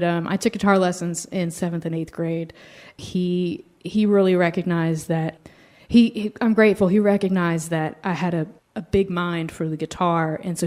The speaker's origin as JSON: {"language": "English", "region": "Virginia", "country": "United States", "said": "because I'm from Virginia and I'm 43"}